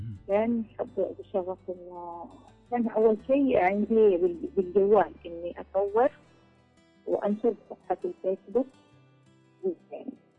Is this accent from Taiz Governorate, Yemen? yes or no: yes; Taiz, Taiz Governorate, Yemen; أول فرصة عمل يعني مشروع الأجر كان مع موثق عندنا في تعز